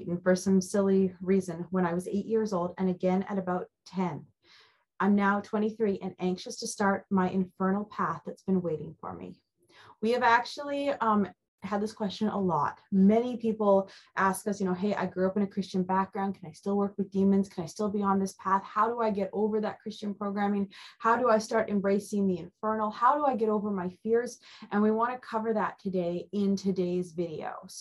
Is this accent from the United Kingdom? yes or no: no; Canada; Perplexes me because I'm from Canada and Alana's from the United States.